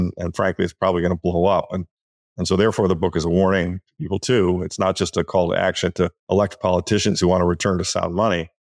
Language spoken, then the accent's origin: English; United States; I'm just writing it from an American perspective because I'm an American.